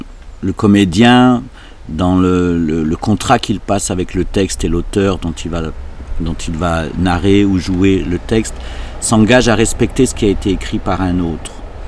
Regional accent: Saint-Étienne, Auvergne-Rhône-Alpes, France; Jusqu'à mes 18 ans, j'étais stéphanois. C'est le lieu d'immigration de nos parents. Il y a une culture ouvrière, populaire, qui s'était mise en place, donc très très forte, forte identité locale. Et quand je suis arrivé à Paris, je suis devenu algérien

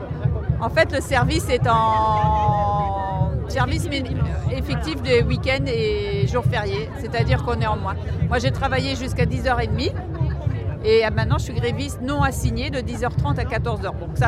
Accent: Nantes, Pays de la Loire, France; Je suis de Nantes.

